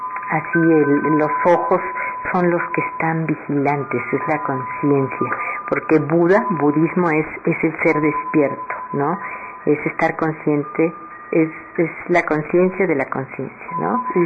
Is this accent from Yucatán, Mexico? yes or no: no; Monterrey, Nuevo León, Mexico; me he sentido siempre muy regia, extraño, añoro, adoro mi tierra natal.